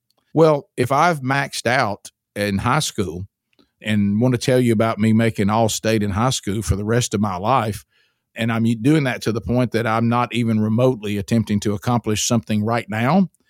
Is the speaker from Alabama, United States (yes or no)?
yes; Alabama, United States; I've even seen in my home state of Alabama, this has changed a lot.